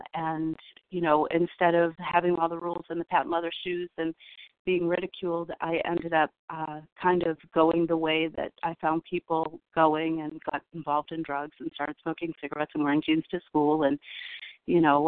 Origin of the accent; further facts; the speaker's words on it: California, United States; born there; I was born in California